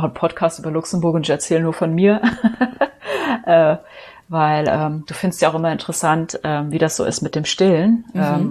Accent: Saarburg, Rhineland-Palatinate, Germany; born there; Ich bin halt hier geboren in Saarburg, studiert in Trier, ich wohne da nicht weit weg von.

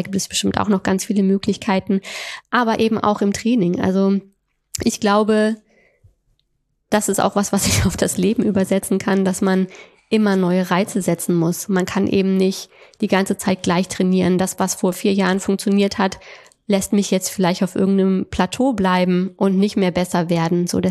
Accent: Rhineland, Germany; now in Hamburg, Germany; Ich komme ja aus dem Rheinland und als ich hier nach Hamburg gezogen bin

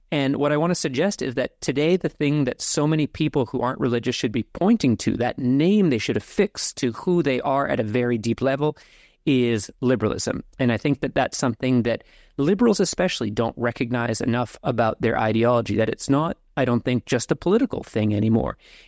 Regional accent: Canada; now in Sydney, Australia; If you have an ear for accent, I'm from Canada, but I live now in Sydney, Australia.

